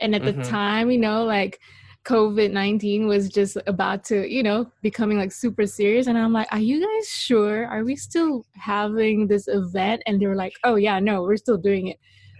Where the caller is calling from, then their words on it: Kuala Lumpur, Malaysia; I am calling from Kuala Lumpur, Malaysia. And I've been out here since March. I was supposed to, I live in LA, but I still do a lot of work back mm-hmm. home in Malaysia